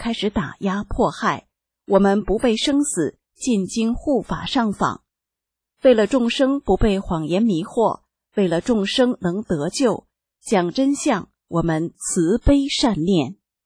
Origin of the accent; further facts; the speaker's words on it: Changchun, Jilin, China; 我的家乡长春到处都是大法的练功人，到处都弘传大法的福音，我们每天都被大法熔炼着。